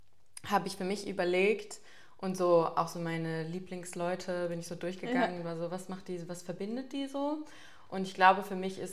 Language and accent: German; Schwerin, Mecklenburg-Vorpommern, Germany; Ich komme eigentlich aus Schwerin, da habe ich auch angefangen zu tanzen.